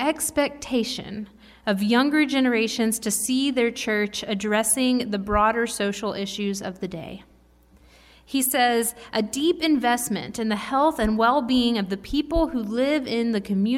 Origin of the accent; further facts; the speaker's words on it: Louisville, Kentucky, United States; Growing up in Louisville, Kentucky, whenever I meet another Louisvillian in the wild, the first question we will ask each other is, where did you go to high school?